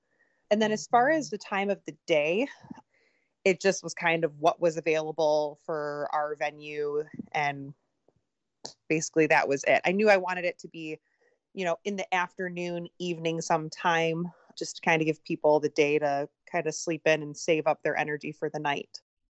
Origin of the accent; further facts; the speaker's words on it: Detroit, Michigan, United States; But, you know, we're from Michigan, we're from Detroit.